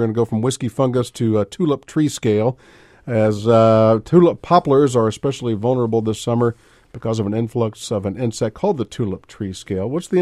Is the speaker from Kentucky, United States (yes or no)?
yes; Bardstown, Kentucky, United States; Now, I grew up in Bardstown, popularly known as the bourbon capital of the world, and in between two distilleries, and we just kind of live with this stuff.